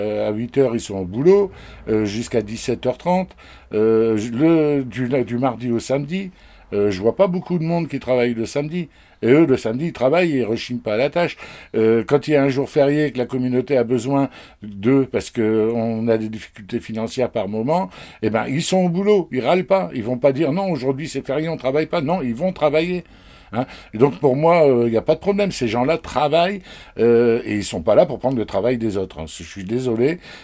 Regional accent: France; Moi, j'ai toujours dit, je suis français, et parfois, j'ai un peu honte d'être français

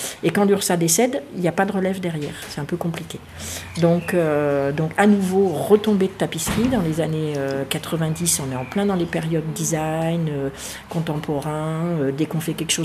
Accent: Provence-Alpes-Côte d'Azur, France; moi, j'ai grandi dans le Var. La vie m'a amenée à Paris, où je travaillais en plein centre-ville de Paris

